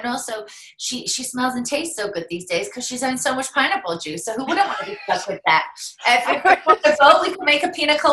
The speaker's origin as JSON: {"language": "English", "region": "England", "country": "United Kingdom", "said": "I'm English. It's like ingrained in me."}